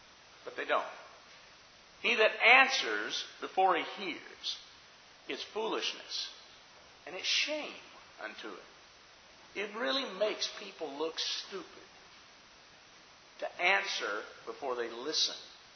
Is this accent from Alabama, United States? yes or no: yes; Alabama, United States; I grew up in Alabama.